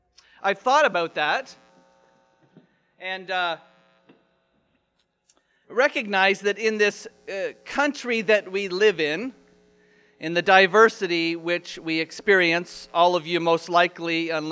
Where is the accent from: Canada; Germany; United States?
Canada; born there; I have Canadian citizenship. In fact, I was born in Canada. But really, when you think about it, I'm not really from here.